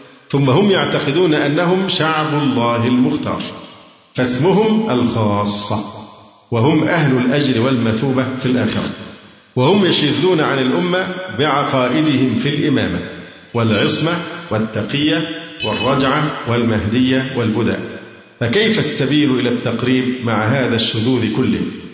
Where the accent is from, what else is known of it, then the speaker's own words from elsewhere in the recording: Egypt; عندنا في مصر